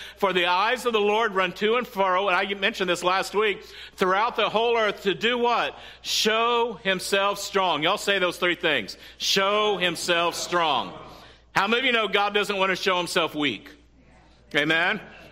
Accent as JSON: {"language": "English", "region": "Texas", "country": "United States", "tie": "born or raised there", "said": "and I grew up in Texas, and this was in the 70s, early 80s, and they still gave whoopings back then"}